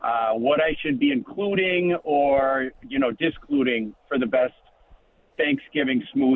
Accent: California, United States; mine is a very similar scenario where I have I grew up in California, and there it's all about health.

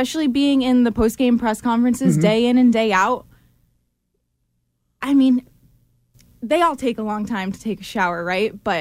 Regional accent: Ludlow, Massachusetts, United States; I'm from the Springfield area, so I'm a Western Mass girl.

